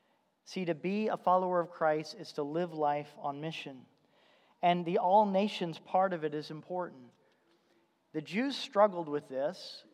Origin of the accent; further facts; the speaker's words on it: Indiana, United States; I grew up in Indiana, which is, I guess, the belt buckle of the Bible Belt, lots of churches, lots of influence of the church.